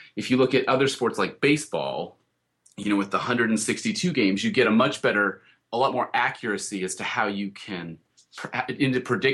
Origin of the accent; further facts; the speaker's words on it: Colorado, United States; I personally like the Broncos. I grew up in Colorado, and so I root for them.